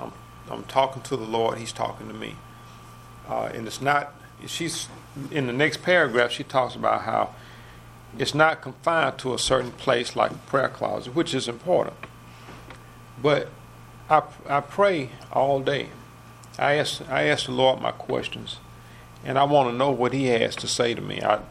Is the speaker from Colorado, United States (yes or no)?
no; Village Springs, Alabama, United States; my dad started pastoring a church in the Palmdale area, where we grew up in Village Springs.